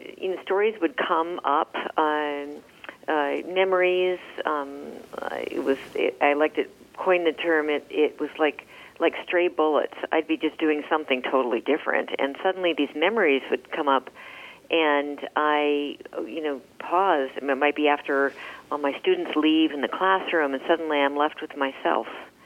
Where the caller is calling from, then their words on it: Santa Cruz, California, United States; Santa Cruz, California.